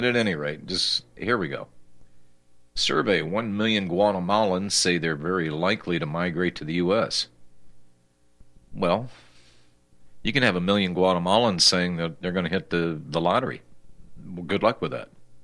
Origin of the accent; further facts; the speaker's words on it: United States; born there; I'm an American. I was born here. I've lived here many years